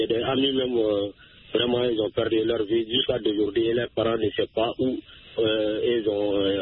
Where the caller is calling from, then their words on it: Soumikini, Mali; Je vous appelle toujours de mon village natal à Soumikini.